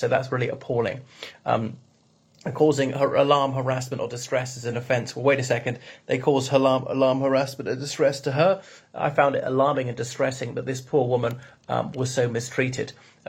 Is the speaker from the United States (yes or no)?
no; Ireland; from Ireland.